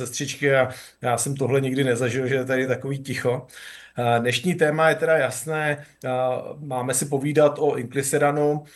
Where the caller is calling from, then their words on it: Chomutov, Ústí nad Labem Region, Czechia; Já vás zdravím z kardiologické ambulance u nás v Chomutově.